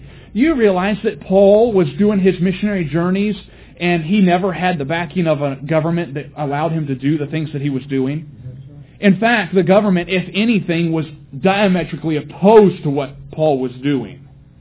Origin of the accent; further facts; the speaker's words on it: United States; a lot of times we as American Christians, we get very caught up in what can God do for us.